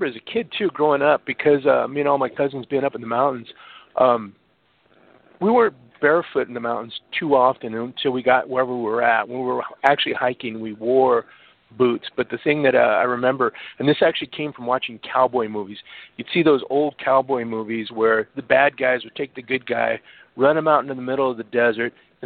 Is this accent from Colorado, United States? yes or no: yes; Colorado, United States; when I was a kid growing up in Colorado, for us, we didn't know what the concept of car camping was.